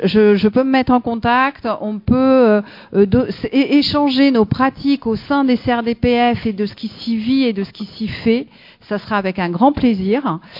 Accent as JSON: {"language": "French", "region": "Nouvelle-Aquitaine", "country": "France", "said": "puisque je suis moi-même de la Nouvelle-Aquitaine."}